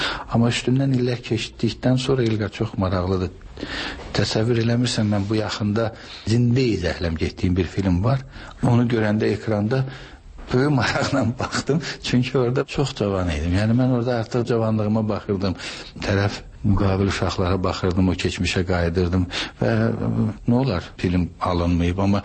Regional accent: Khankendi, Karabakh, Azerbaijan; born there; Mən anadan olmuşam Xankəndində.

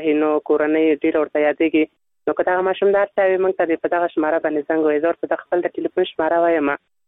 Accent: Nangarhar, Afghanistan; د ننګرهار ولایت څخه.

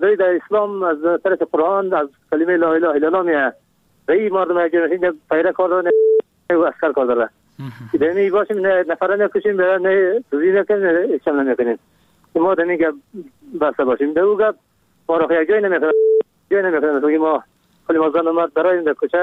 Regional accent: Kabul, Afghanistan; از کابل هستم.

